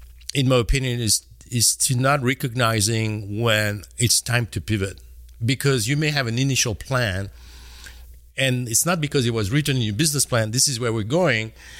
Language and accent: English; French Alps, France; I grew up in the Alps. Now we know for a fact that I'm French.